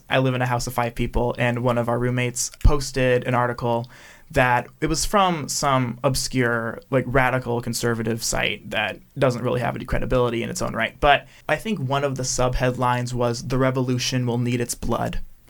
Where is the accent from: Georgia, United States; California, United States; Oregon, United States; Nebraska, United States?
Oregon, United States; You know, I grew up in Oregon, where while we're not a herald of diversity, we're also not really known for our racism here.